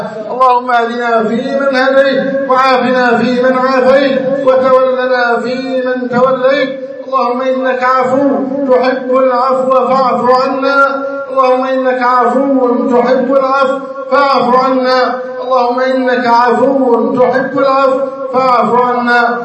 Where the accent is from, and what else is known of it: Egypt